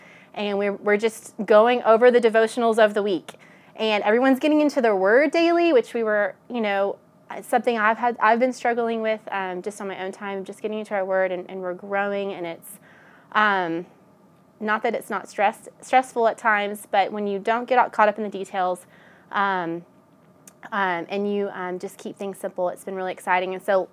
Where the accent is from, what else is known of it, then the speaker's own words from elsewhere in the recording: Dripping Springs, Texas, United States; I'm from Dripping Springs, and we're having an If local at our church, First Baptist Church, Dripping Springs